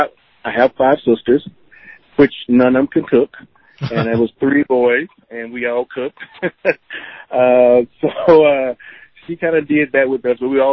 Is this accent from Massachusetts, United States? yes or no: no; Mississippi, United States; My love of cooking, well, of course, I'm from Mississippi. It's the hot challenge state. My mother, all Southern.